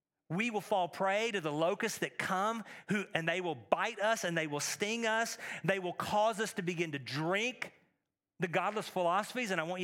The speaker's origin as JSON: {"language": "English", "region": "Texas", "country": "United States", "tie": "born or raised there", "said": "Growing up in Texas, I know scorpions."}